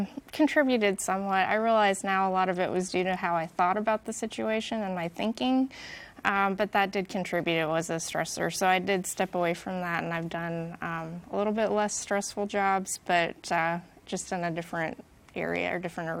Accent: Pennsylvania, United States; born there; also born or lived in Indiana / Washington; now in Texas, United States; I grew up in a Christian home, and so I grew up and I was born in Pennsylvania, moved to Indiana, moved to Washington State, to Texas.

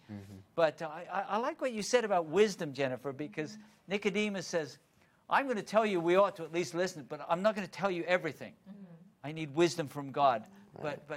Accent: England, United Kingdom; Now, I grew up in England where pound was the currency.

